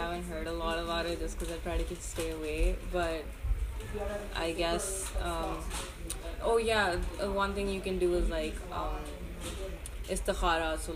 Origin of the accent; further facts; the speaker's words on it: Lahore, Punjab, Pakistan; Yeah, I grew up there. I've lived there my whole life.